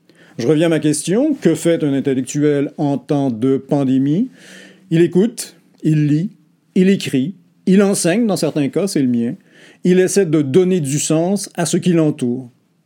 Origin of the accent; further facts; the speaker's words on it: Quebec, Canada; je suis québécois.